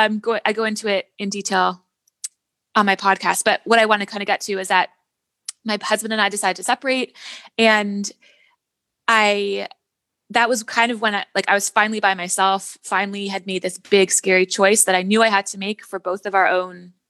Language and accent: English; Canada; also born or lived in Netherlands; So, I'm from Canada. I grew up here and then I moved to the Netherlands for my postgrad work. So my master's and PhD, lived there for about 7 years